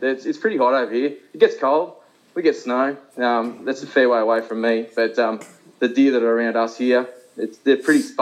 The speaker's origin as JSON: {"language": "English", "country": "Australia", "said": "I'm from Australia."}